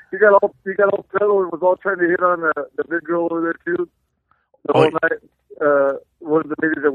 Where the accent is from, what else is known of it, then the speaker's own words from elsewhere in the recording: Whittier, California, United States; now in Reno, United States; My second time because we're from Whittier. We've only been out here for a little while. And I say from Reno. Like, no, we're from Whittier, man.